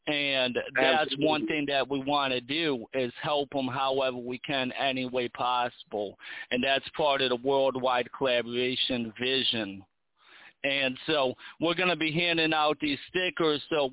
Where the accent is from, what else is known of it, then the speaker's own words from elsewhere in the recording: New York, United States; I'm from New York